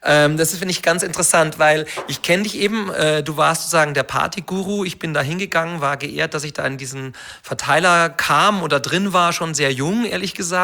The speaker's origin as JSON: {"language": "German", "town": "Munich", "region": "Bavaria", "country": "Germany", "said": "Ja, da bin ich jemand, ich habe als Münchner"}